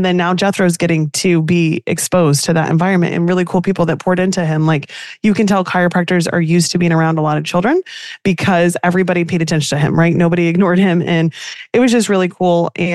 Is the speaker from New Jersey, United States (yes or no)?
yes; New Jersey, United States; And we come from Jersey on the East Coast where coffee shops are open at 6 a.m.